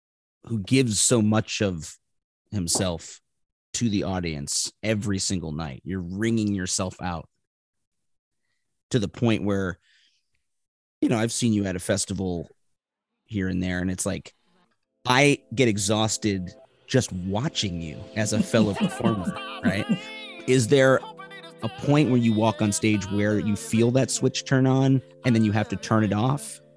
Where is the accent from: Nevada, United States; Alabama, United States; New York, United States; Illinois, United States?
Illinois, United States; Chicago; I actually kind of felt the same way growing up in Chicago, where we would go to this church, totally different type of church.